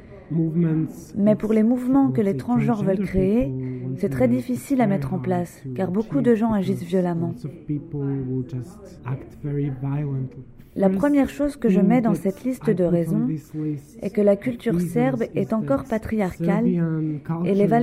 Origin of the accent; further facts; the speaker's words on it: Aleksinac, Serbia; French is a second language; also born or lived in Belgrade; Je viens de Serbie et je suis originaire d'Aleksinac, dans la partie sud de la Serbie. C'est une petite ville. Et j'ai passé les 12 dernières années de ma vie en Serbie, à Belgrade, à étudier l'anthropologie et l'audiovisuel.